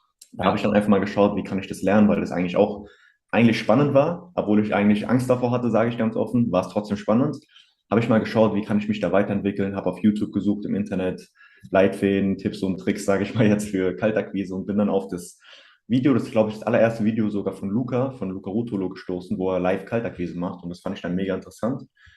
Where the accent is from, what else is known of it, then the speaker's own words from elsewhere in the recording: Hanau, Hesse, Germany; 20 Jahre alt, komme aus der Nähe von Hanau.